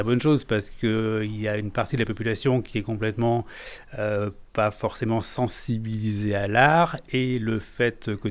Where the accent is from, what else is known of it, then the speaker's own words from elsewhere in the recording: Auvergne-Rhône-Alpes, France; moved away as an adult; now in Saint-Julien-le-Petit, France; Alors, j'ai 57 ans, je viens de la Haute-Loire avec ma famille, ma femme et mes enfants, mes deux filles, Philippine et Maxane. Nous sommes installés à Saint-Julien-le-Petit